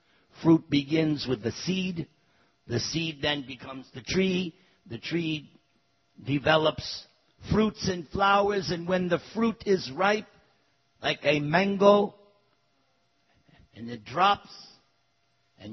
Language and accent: English; New York, United States; accent: New York; you can tell by my accent. Oh, he's from New York. And sometimes I go back to New York.